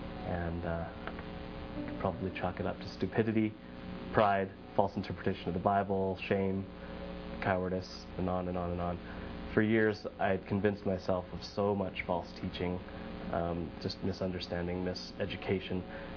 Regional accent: Vancouver, British Columbia, Canada; I'm from Vancouver.

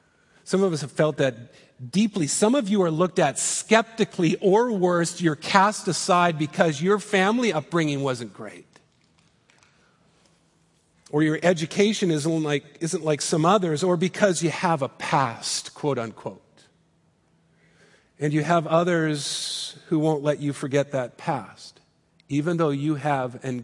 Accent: Vancouver, British Columbia, Canada; "Well, I'm from Vancouver."

